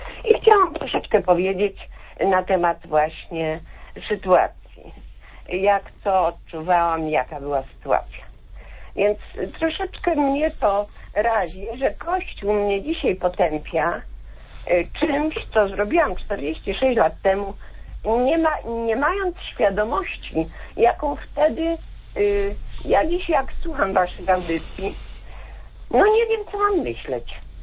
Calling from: Subcarpathian Voivodeship, Poland; z Podkarpacia.

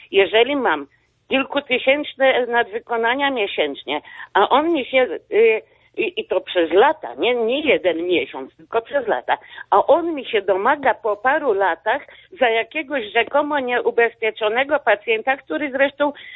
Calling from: Warsaw, Masovian Voivodeship, Poland; z Warszawy, szczęść Boże.

